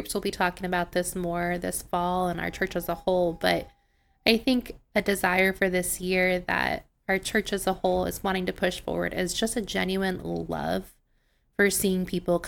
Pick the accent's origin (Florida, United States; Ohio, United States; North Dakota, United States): Ohio, United States; So when I had graduated college, I went back and taught in my hometown of Ohio.